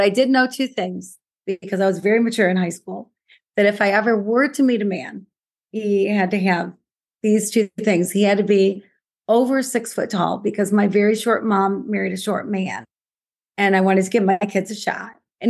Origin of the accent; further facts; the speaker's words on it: Grand Rapids, Michigan, United States; I grew up in Grand Rapids, Michigan, so I'm a Midwestern girl with a lot of spunk, perhaps.